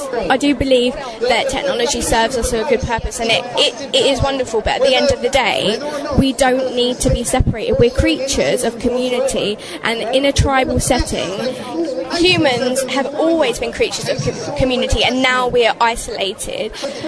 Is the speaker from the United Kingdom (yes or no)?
yes; United Kingdom; We are quite jolly people. We're British.